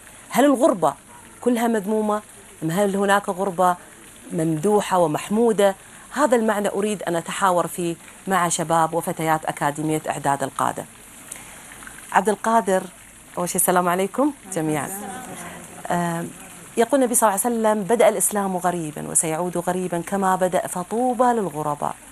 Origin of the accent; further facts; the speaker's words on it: Kuwait; وأنا من الكويت